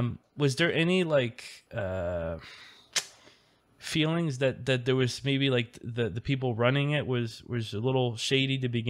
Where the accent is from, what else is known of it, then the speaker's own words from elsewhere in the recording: Canada; It is Canada Day. You're a Canadian, I'm a Canadian.